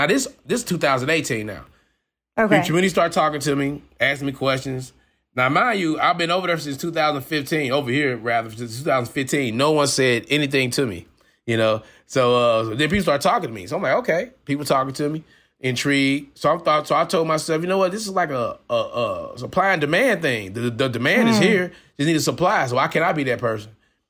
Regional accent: St. Louis, Missouri, United States; Oh, no, I grew up in St. Louis, right here.

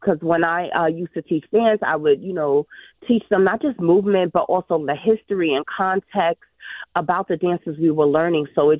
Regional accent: Bronx, New York, United States; And I think growing up in the Bronx and growing up as a kid of hip hop in that poetic language, that's what felt authentic to the Bronx, and that's what felt authentic to me.

